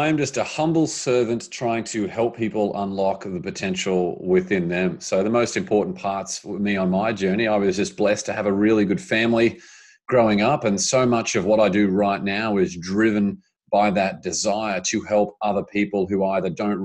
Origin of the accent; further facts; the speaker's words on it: Brisbane, Queensland, Australia; accent: Australian; I grew up in Brisbane, Australia. So that's the Australian accent that's, that the people can hear and possibly not even understand right now. And so I lived there for the first, 27 years of my life.